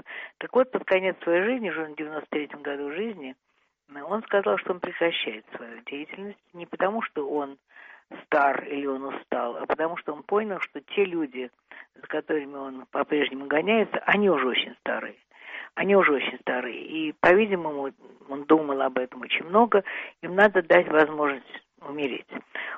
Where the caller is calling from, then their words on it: Murmansk, Murmansk Oblast, Russia; Я говорю из Мурманска, но надеюсь, что меня слышно, да?